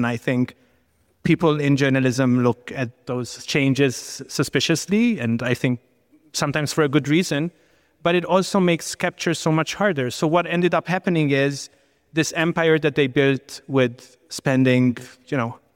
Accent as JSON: {"language": "English", "country": "Hungary", "said": "So yeah, I'm from Hungary, as you may know."}